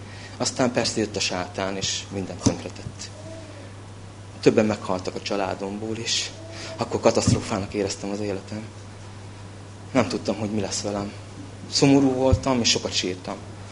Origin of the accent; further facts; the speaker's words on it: Ukraine; 1979. március 19-én születtem, Nagyrádban. Ez Szovjetunióban van, vagyis volt, most Ukrajna. Ott nevelkedtem, katolikus családban